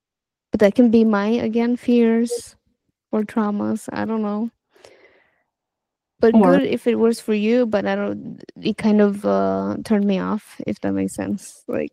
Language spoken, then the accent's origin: English; Norway; It was in my hometown. In Norway.